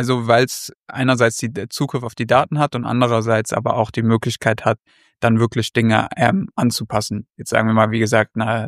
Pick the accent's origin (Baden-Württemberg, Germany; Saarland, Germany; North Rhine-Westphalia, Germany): Baden-Württemberg, Germany; Heidelberg; ich bin 26, komme aus Heidelberg. Bedeutet, ich bin auch hier immer noch, beziehungsweise kann man so sagen, ich bin viel im Ausland, aber eigentlich wohne ich hier in Heidelberg.